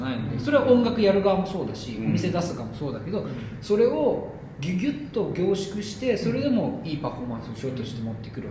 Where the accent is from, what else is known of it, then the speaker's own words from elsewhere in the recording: Tokyo, Japan; 僕東京に生まれ育ってやっぱ得してきたと思うの